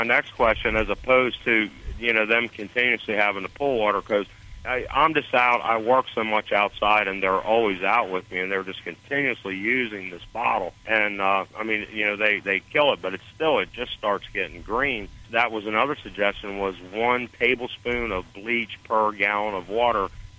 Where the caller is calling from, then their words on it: Florida, United States; I'm in Florida.